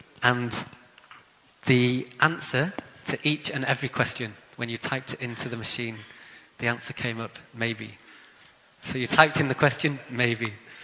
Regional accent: Wales, United Kingdom; born there; I don't know if you know the Welsh accent. And I was born there, although my accent isn't from there.

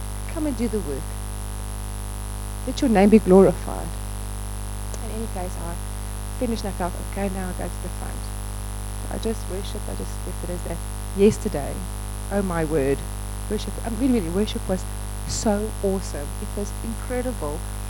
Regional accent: Johannesburg, Gauteng, South Africa; I'm also from Joburg.

